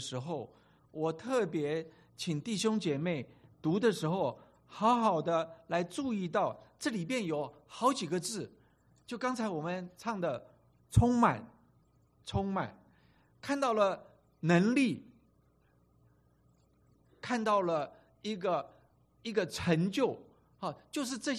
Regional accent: China; now in United States; 特别是我们中国人在这个地方好像是第一代的移民，碰到的问题可能比土生土长的美国人更要多

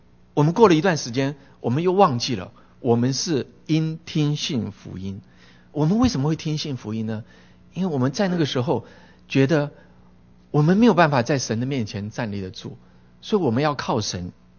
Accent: Taiwan; 我从小在台湾天气很热哈

